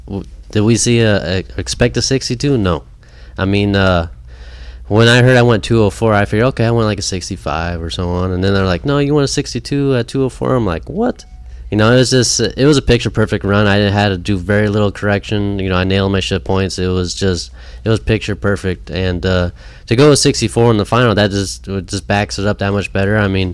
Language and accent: English; Pomona, California, United States; That's my hometown. I grew up 20 minutes from there, so I'm going to have so much family and stuff there.